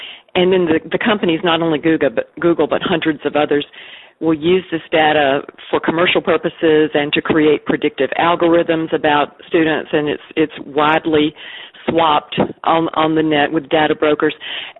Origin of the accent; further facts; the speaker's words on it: Georgia, United States; I'm from Georgia